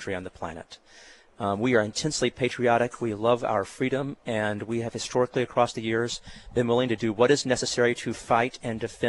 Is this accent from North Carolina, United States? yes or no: no; Texas, United States; now in Tucson, United States; Well, I was born in West Texas. My dad was an oil man. And we moved around quite a bit, eventually settling down in a town north of Houston.